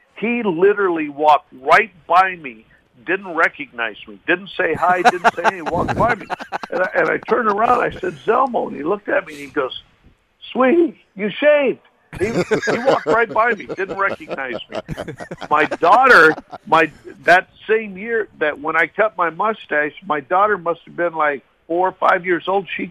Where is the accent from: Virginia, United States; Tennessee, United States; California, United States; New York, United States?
Tennessee, United States; Nashville; we're from Nash Vegas and we're just going to Las Vegas